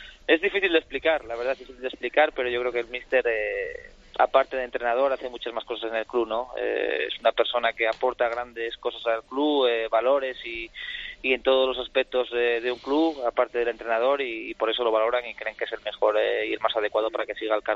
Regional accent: Spain; somos españoles

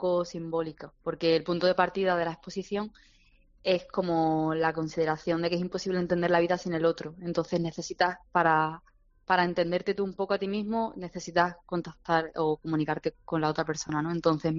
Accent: Castilla-La Mancha, Spain; also born or lived in Cáceres / Granada; now in Málaga, Spain; Yo efectivamente nací en Extremadura, en Cáceres. Me crié en Castilla-La Mancha y luego resido en Andalucía desde hace como 8 años. He vivido en Granada y ahora en Málaga.

